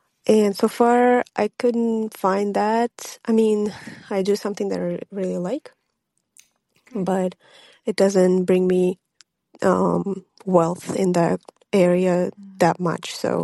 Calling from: Kent, Washington, United States; I'm recording from Kent, Washington, so close to Seattle.

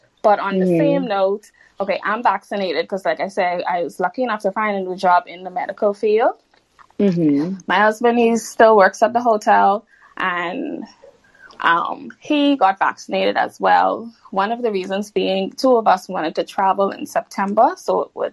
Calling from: Bahamas; Sorry, I'm calling in from the Bahamas.

